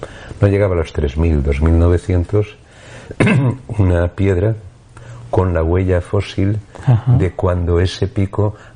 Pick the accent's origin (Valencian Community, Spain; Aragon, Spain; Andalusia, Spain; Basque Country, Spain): Valencian Community, Spain; Villavieja; born there; now in Canary Islands, Spain; porque yo nací, aunque soy canaria porque es donde vivo y me gusta estar, pero la gente que hemos nacido al lado del mar